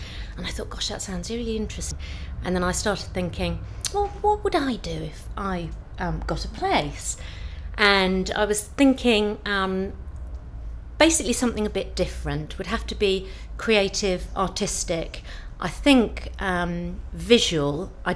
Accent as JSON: {"language": "English", "town": "Hertford Heath", "region": "East of England", "country": "United Kingdom", "said": "My age is 45 and I'm from Hertfordshire, Hertford Heath."}